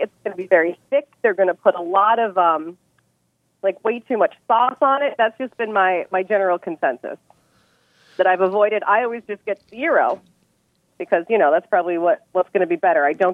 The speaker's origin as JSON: {"language": "English", "region": "New Jersey", "country": "United States", "tie": "born or raised there", "also_born_or_lived": "Massachusetts", "said": "I grew up in New Jersey and eating a lot of New Jersey and New York pizza. And I went through, when I lived in Massachusetts"}